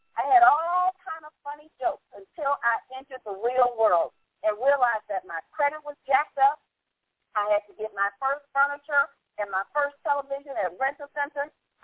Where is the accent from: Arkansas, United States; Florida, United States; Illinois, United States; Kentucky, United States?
Illinois, United States; Chicago; because I know in my hometown in Chicago, it's brutally cold, it's snowing, and all kinds of things.